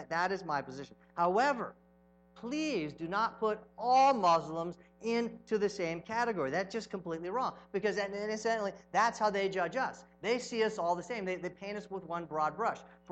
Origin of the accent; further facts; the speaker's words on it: California, United States; When I was saying that I am a Christian and I'm from California